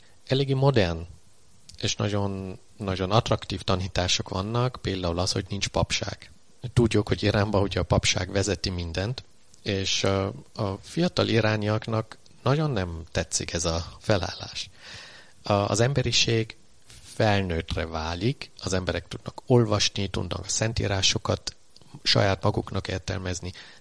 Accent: Austria; Amikor gyerekként felnőttem Ausztriában, akkor még nem volt úgy, hogy látsz nagyon sok külföldiet.

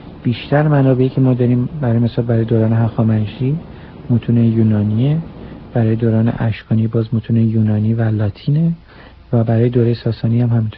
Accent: Tehran, Tehran Province, Iran; also born or lived in Greece; now in United States; در سال 1346 به دنیا اومدم در تهران. دوران دبستان و دوره متوسطه رو در ایران بودم، بعد به اروپا رفتم، در یونان چند سالی تحصیل کردم، باز به ایران برگشتم، یکی دو سال در ایران بودم بین 1360 تا 62.

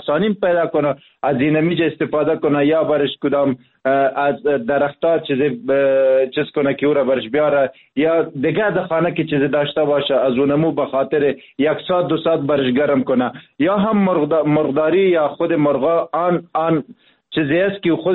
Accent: Afghanistan; ما و شما از افغانستان هستیم،

